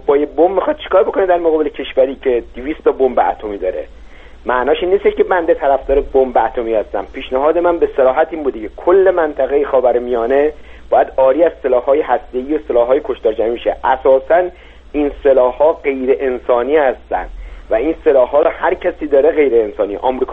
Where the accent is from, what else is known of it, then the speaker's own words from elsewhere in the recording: Iran; ما ایرانی هستیم و میخواییم ایرانی باشه.